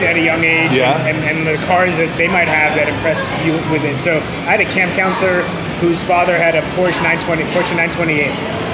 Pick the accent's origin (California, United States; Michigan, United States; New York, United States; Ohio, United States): New York, United States; New York City; I was still living where I grew up in New York City.